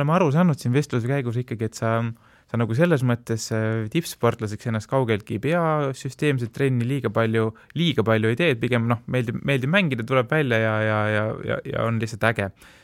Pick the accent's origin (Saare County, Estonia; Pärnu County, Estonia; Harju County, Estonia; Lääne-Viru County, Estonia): Pärnu County, Estonia; Pärnu; ma olen küll Pärnust pärit, aga ma käin viimasel, noh, selles mõttes piisavalt harva, kuna ma ei ela enam seal